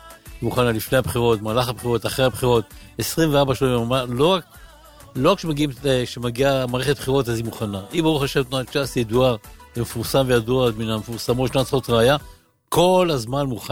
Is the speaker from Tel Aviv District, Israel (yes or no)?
no; Ashkelon, Southern District, Israel; הרבה שנים, נולדתי באשקלון.